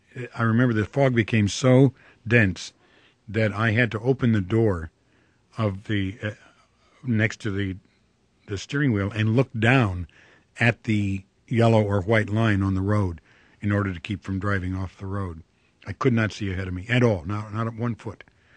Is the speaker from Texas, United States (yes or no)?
no; Toledo, Ohio, United States; I'm from Ohio. I was born in Toledo, Ohio, and I grew up there.